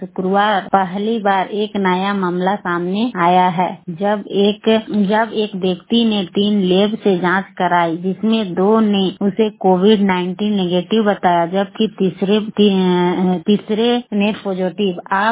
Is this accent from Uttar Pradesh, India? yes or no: no; Koli, Jharkhand, India; ग्राम कोली, प्रखंड उरमांझी, जिला रांची की रहने वाली हूँ।